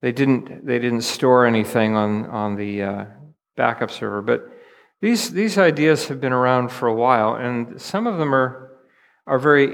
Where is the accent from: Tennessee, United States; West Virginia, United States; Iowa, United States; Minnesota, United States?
Minnesota, United States; I come from Minnesota in the USA. I live there all year round.